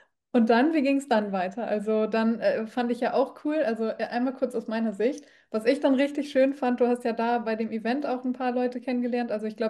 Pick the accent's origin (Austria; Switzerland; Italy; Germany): Germany; Paderborn, North Rhine-Westphalia; in meiner Heimatstadt. Ich komme ja ursprünglich aus Paderborn.